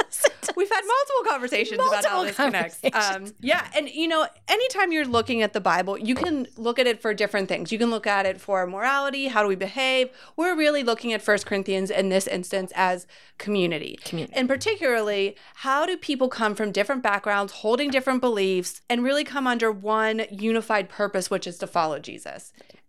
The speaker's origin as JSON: {"language": "English", "town": "Pittsburgh", "region": "Pennsylvania", "country": "United States", "said": "I still call myself a Pittsburgher."}